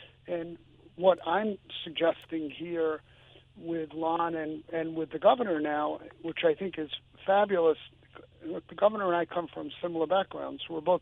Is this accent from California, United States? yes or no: no; Brooklyn, New York, United States; I am from Brooklyn, New York. I know what education was like in the city.